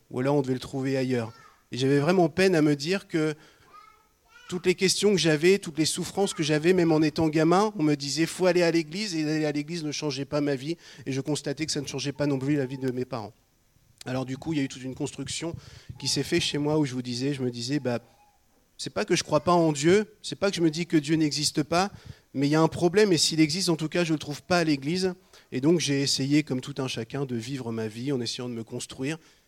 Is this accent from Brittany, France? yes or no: no; Normandy, France; Donc, j'ai 44 ans et moi, j'ai grandi en Normandie, dans la région de Rouen.